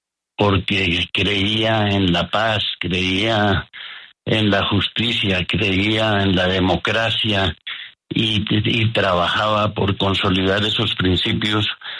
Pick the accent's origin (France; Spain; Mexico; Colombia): Colombia; sentimos el más grande dolor y sentimiento de tristeza como familia, pero también como colombianos, el dolor de patria.